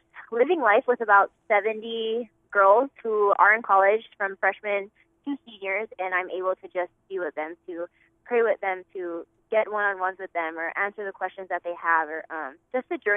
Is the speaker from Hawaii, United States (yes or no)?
yes; Kauai, Hawaii, United States; I grew up on the island of Kauai in Hawaii.